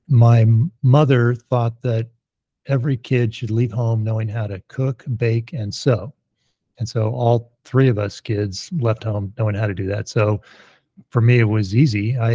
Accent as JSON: {"language": "English", "region": "California", "country": "United States", "tie": "born or raised there", "also_born_or_lived": "Massachusetts", "moved": "yes", "lives_now": "Bend, United States", "said": "I grew up in California, and then moved when my parents got divorced to the East Coast, Massachusetts."}